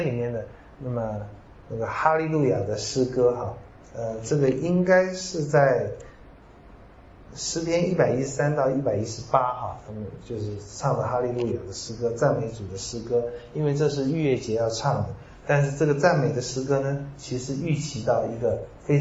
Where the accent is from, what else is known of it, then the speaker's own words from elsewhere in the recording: China; 是我们中国人说别的东西都可以不见嘛